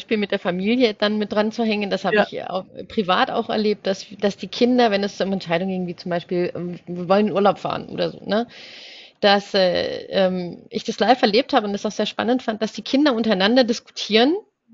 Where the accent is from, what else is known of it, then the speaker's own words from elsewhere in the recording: Germany; muss ich mich als Deutsche manchmal so ein bisschen rechtfertigen